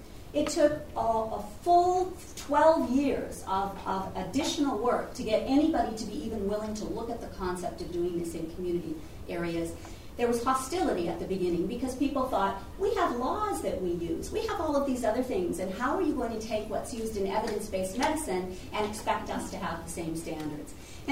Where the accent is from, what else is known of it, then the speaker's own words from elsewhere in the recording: Canada; Now, I always like to start here because I'm a Canadian